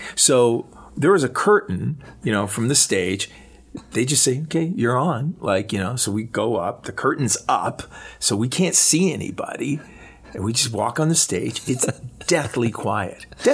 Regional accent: Ajax, Ontario, Canada; because I grew up in Ajax Whitby area.

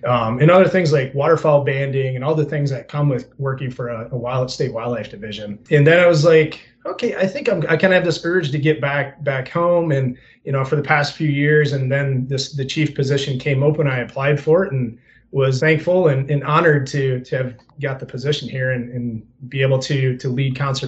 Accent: St. Charles, Michigan, United States; So I grew up actually in St. Charles, Michigan, about half an hour southwest of Saginaw. Folks know that's that small little town, and grew up, we had 5 acres and a pond

